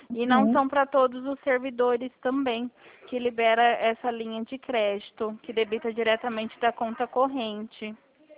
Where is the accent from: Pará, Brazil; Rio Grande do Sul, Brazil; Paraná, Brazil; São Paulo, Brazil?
São Paulo, Brazil; Eu sou aqui do estado de São Paulo. Então aqui tá mais calor.